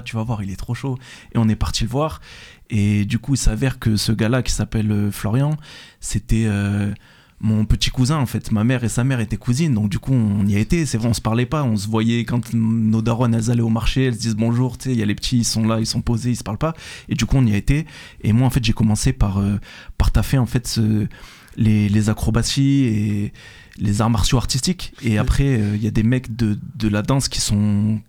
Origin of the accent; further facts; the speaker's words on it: Clermont-Ferrand, Auvergne-Rhône-Alpes, France; je suis originaire de Clermont. J'ai grandi à Saint-Jacques, quartier Saint-Jacques. Et du coup, ben, j'ai connu la danse. Donc j'ai 36 ans aujourd'hui.